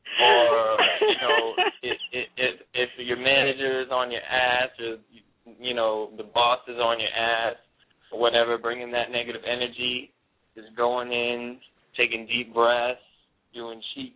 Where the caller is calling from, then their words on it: Austin, Texas, United States; I'm calling from Austin, Texas.